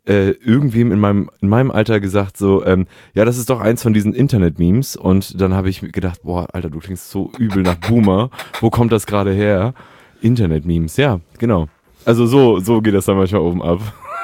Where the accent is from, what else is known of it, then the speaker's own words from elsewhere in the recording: Schleswig-Holstein, Germany; also born or lived in Bremen / Hanover / Hamburg; Am Stadtrand. Also eigentlich nach Schleswig-Holstein. Eigentlich bin ich Schleswig-Holsteiner.